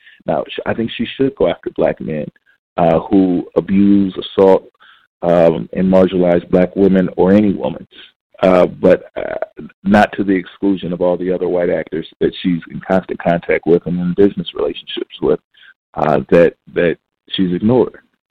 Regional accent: Los Angeles, California, United States; and I got used to this growing up in South Central LA, I'm walking down the street with my 2 older brothers and maybe 1 friend. Well, that's 4 people, and that was considered a gang in Los Angeles.

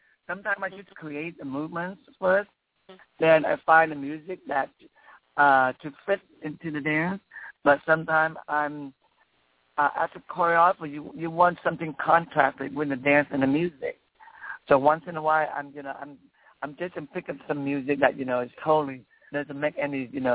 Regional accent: Vietnam; now in United States; because I came from Vietnam, so Vietnamese culture is very rich and very, you know, very spiritual.

